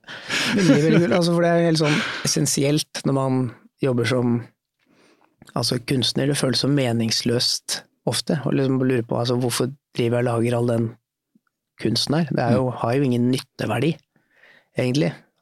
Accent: Oslo, Norway; jeg vokste opp rett i Markagrensa oppe ved Sognsvann, Nordberg

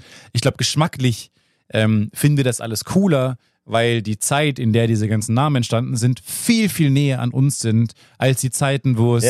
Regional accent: Cologne, North Rhine-Westphalia, Germany; in der Welt rumzureisen und zu sagen, ich komme aus Cologne

